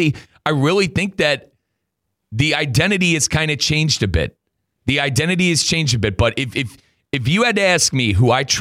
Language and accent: English; Cleveland, Ohio, United States; I'm from Northeast Ohio, from Cleveland. Willoughby South, partner, that's 15 minutes away, 20 minutes away from where I grew up.